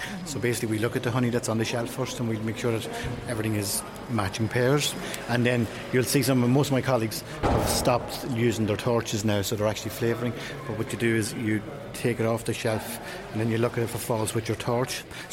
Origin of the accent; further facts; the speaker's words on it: Ireland; And I'm an Irish honey judge